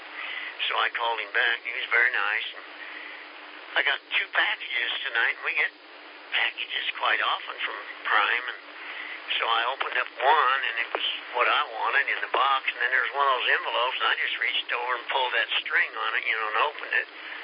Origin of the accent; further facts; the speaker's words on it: Kansas, United States; I'm from Kansas originally